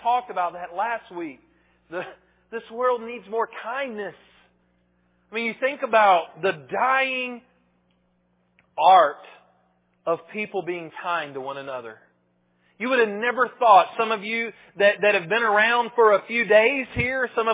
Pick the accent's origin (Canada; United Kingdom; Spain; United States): United States; Wilmer, Alabama; And I'm from Wilmer, Alabama.